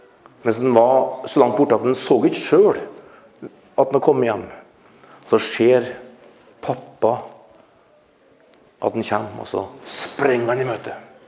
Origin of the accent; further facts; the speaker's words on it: Trøndelag, Norway; accent: Trøndersk; For at jeg snakker trøndersk? Nei.